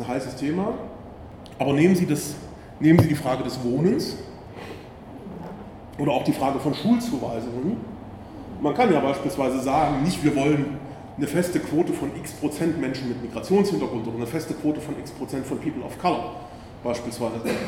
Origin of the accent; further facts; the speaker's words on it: East Germany, Germany; die empfehle ich immer sehr gerne als Ostdeutscher.